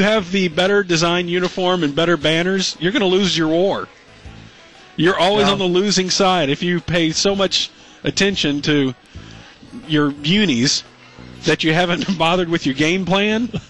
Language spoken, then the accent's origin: English; Deep South, United States; I grew up in the Deep South